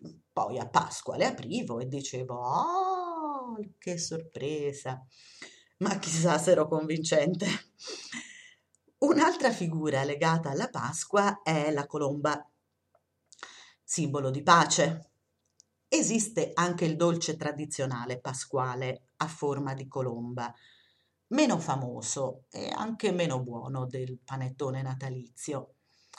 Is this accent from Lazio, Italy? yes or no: no; Umbria, Italy; now in Lucca, Italy; io non sono lucchese, anche se ci abito da 30 anni, sono umbra.